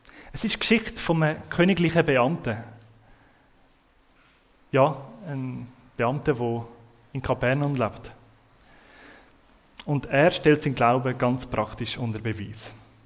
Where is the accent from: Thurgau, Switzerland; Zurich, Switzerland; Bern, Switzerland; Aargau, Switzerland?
Zurich, Switzerland; ich komme von Zürich, das hört man vielleicht ein bisschen an meinem Dialekt. Ich bin dort schon seit 10 Jahren in der Axon Biblik in Zürich, daheim.